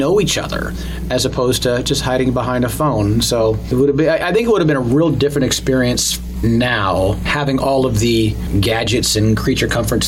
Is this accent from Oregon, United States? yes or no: yes; Corvallis, Oregon, United States; That's where my entire family have grown up, born and raised in Corvallis.